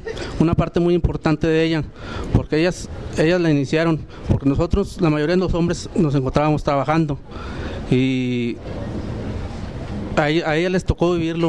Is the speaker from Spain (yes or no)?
no; Nuevo Laredo, Tamaulipas, Mexico; Nosotros venimos de Nuevo Laredo, Tamaulipas. Somos de una colonia que se llama Blanca Navidad, en el ejido Pancho Villa. Nosotros, en su mayoría, somos trabajadores de maquila